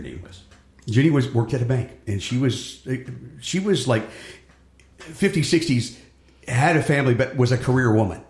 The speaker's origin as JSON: {"language": "English", "town": "Cleveland", "region": "Ohio", "country": "United States", "said": "And I came from the Cleveland area, which was rock and roll capital of the world, right?"}